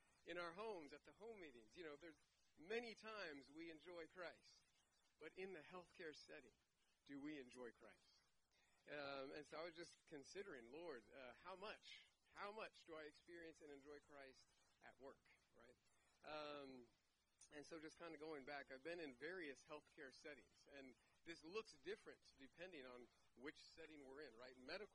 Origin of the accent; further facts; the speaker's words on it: Irving, Texas, United States; It's wonderful to be in Irving because I am from Irving.